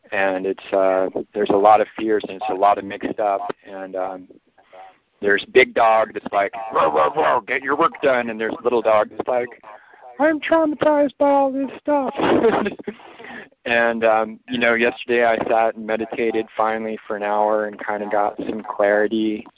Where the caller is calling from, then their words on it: Scotland, United Kingdom; I'm calling you from Scotland.